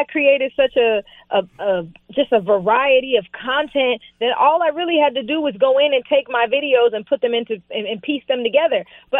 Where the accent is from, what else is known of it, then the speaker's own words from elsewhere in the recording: West Palm Beach, Florida, United States; You know, I grew up in South Florida. I lived in West Palm and I lived in the hood.